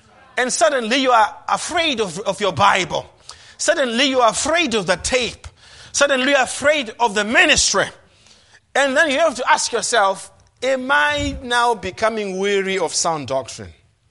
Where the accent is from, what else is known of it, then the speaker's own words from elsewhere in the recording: United States; Because I know food is very personal to me as an American.